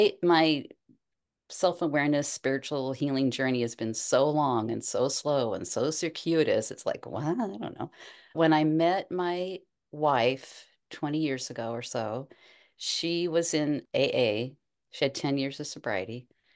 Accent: Pasadena, California, United States; also born or lived in Sacramento, United States / Grass Valley, United States; now in Montana, United States; San Gabriel Valley, Pasadena, Arcadia.

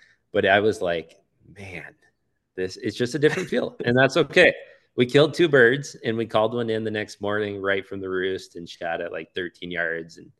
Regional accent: Minnesota, United States; that was the one thing I would say about growing up in Minnesota is I still haven't lost the spark for Western big game.

